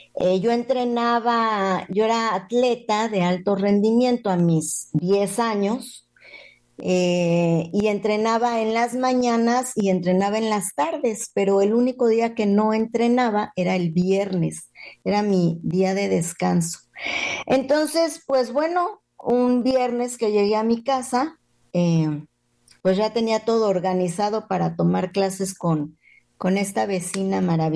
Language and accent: Spanish; Mexico City, Mexico; born there; Fíjate que yo nací en la Ciudad de México